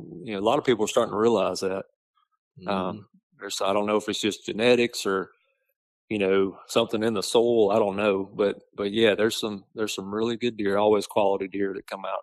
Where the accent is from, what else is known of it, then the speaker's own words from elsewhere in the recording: Farmerville, Louisiana, United States; Yeah, I grew up in Farmerville. Been around Union Parish pretty much my whole life, and I did go to Wichita Christian in Monroe, and then ended up going to Louisiana Tech